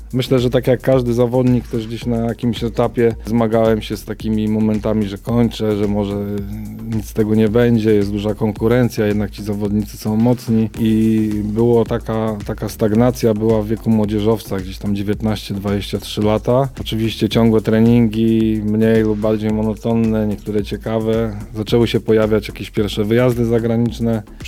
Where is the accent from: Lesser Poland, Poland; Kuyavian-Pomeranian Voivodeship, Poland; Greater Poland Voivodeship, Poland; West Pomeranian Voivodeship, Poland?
West Pomeranian Voivodeship, Poland; Szczecin; nie udało się utworzyć tej szkoły u nas w Szczecinie, więc najbliższa znajdowała się prawie 600 km dalej